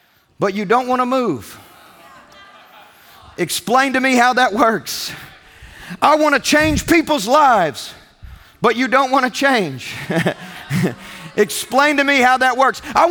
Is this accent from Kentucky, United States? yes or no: yes; Kentucky, United States; Growing up in Kentucky, we used to talk about wild goose chases.